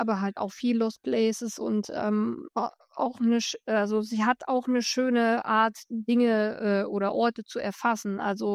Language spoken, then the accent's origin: German; Thuringia, Germany; die lebt irgendwo im Thüringer Wald. Auch in meiner Heimat.